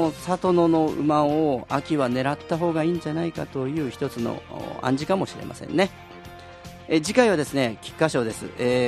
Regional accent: Kyoto, Japan; 日曜日、京都で、私の地元京都でですね

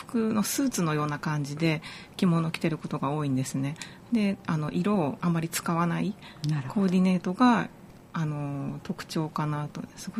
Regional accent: Kumamoto, Japan; 私も母、両親が京都出身なんですけども、はい、私は熊本で生まれ育っているので

